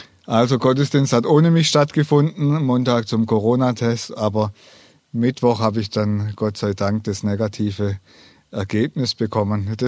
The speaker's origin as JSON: {"language": "German", "town": "Pfalzgrafenweiler", "region": "Baden-Württemberg", "country": "Germany", "said": "ich komme aus Pfalz-Grafenweiler, bin dort seit April Pfarrer."}